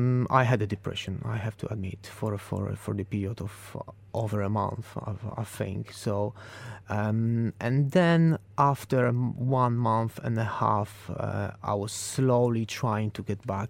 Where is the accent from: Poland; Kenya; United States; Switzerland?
Poland; English is a second language; moved away as an adult; now in United Kingdom; I came from the poor family. I came from Poland.